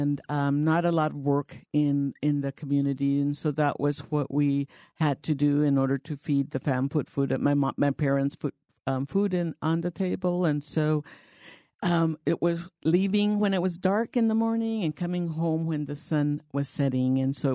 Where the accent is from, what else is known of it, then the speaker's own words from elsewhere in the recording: Guadalupe, Arizona, United States; I grew up in Guadalupe, and we grew up working in the fields that are now the city of Gilbert, east of Chandler, and in the West Valley as well